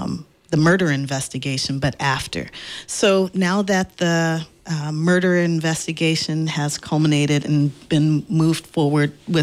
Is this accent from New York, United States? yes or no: no; Los Angeles, California, United States; So I'm from Los Angeles, and I know Los Angeles and other cities have police commissions.